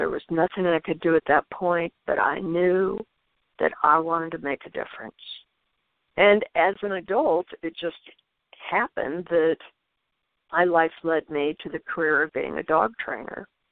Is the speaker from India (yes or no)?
yes; India; My experience of growing up in India led me to be a very passionate human being.